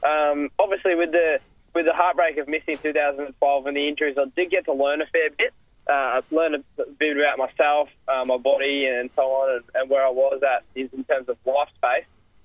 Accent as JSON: {"language": "English", "town": "Tooradin", "region": "Victoria", "country": "Australia", "tie": "born or raised there", "said": "I'm from Tooradin, so I grew up in Tooradin. Just recently moved out to Montella to be a little bit closer to training, but Tooradin will always be home to me."}